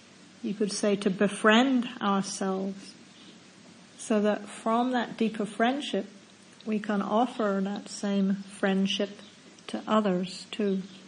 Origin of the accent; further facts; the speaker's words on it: New Zealand; also born or lived in Australia / United States; I am actually a New Zealander. But I've been spent quite a long time living in Australia and then the US